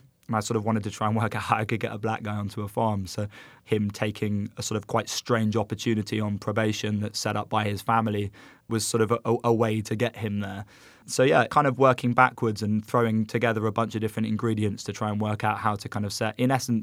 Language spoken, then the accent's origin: English; London, United Kingdom; now in United States; Being a Londoner, I kind of tried to write myself, my experience into this film I was creating. And when I moved to America